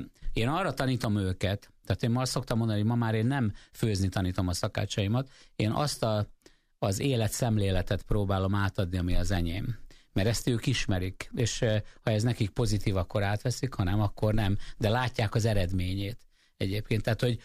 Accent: Mezőgyán, Békés, Hungary; also born or lived in Gyula; Igen, én Gyulán születtem, és Mezőgyámba nőttem föl.

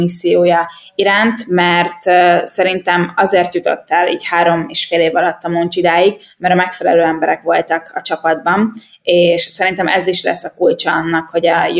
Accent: Hungary; olasz, félig marokkói, és a nevem pedig francia, szóval ez egy nagyon érdekes mix, de hogy Magyarországon születtem, és itt is nőttem fel.

